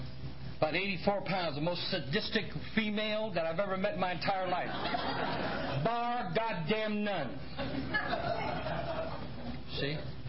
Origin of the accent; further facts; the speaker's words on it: San Francisco, California, United States; Born and raised in San Francisco. The city by the Golden Gate.